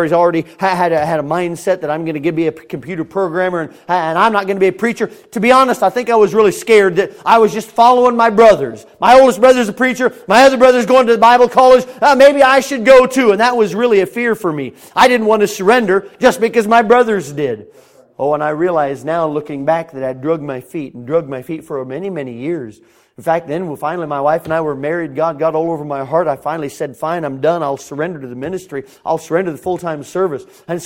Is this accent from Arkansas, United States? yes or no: no; California, United States; moved away; Man, I come from California. You didn't find any out there.